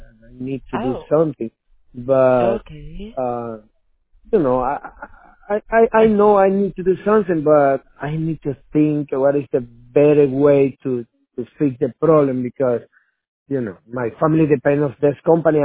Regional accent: Puerto Rico; moved away; I come from Puerto Rico, and I did a big project in Puerto Rico. Yeah, I moved from Puerto Rico, you know, after

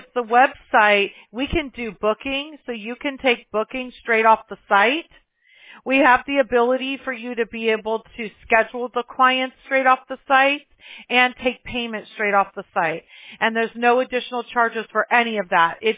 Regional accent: Mobile, Alabama, United States; born there; I was born in Mobile, Alabama. I got family all throughout the South, so I know what I'm talking about.

